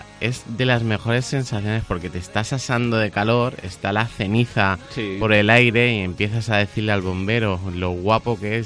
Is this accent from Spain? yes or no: yes; Alicante, Valencian Community, Spain; Como buen alicantino, comienzan las hogueras.